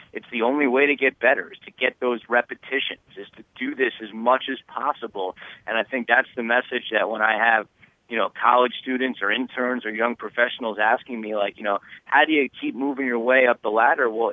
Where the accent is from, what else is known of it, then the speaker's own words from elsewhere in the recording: New Jersey, United States; I'm from New Jersey originally, so I didn't really know too much about it.